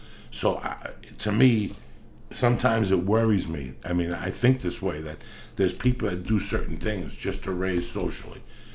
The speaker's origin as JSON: {"language": "English", "region": "New Jersey", "country": "United States", "tie": "born or raised there", "said": "I grew up, when I grew up in Jersey, my mom had the bar."}